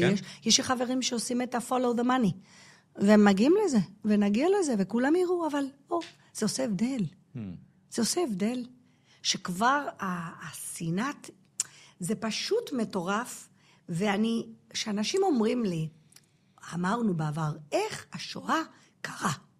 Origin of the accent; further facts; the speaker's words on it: Gibraltar; moved away as an adult; also born or lived in England; now in Israel; אני מגיברלטר, גדלתי בגיברלטר, אמא שלי מתנג'יר, אני למדתי באנגליה, הכרתי את בעלי, שהוא משפחה שלו עיראקי, ואנחנו עלינו כזוג צעיר ב-2001